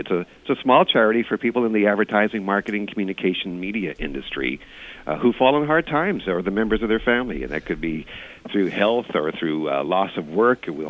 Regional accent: Montreal, Quebec, Canada; Montreal, my hometown

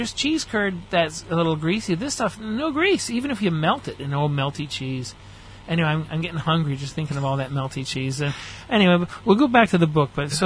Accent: Montreal, Quebec, Canada; you know I'm from Montreal originally. My family lives in the greater Toronto area.

